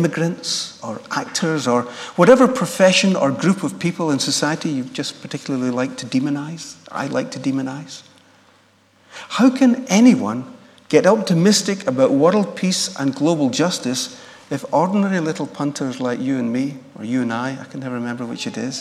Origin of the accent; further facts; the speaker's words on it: Scotland, United Kingdom; We're Scottish and miserably proud of it.